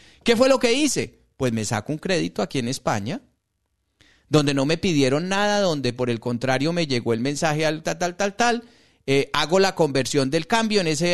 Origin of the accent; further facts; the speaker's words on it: Colombia; como muchos colombianos, porque yo también tengo ese derecho